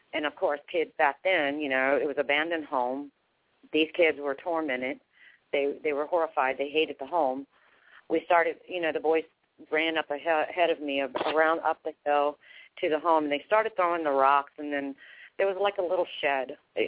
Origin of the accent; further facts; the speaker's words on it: Houston, Texas, United States; Like when I was 6, of course, I was raised in Houston, Texas.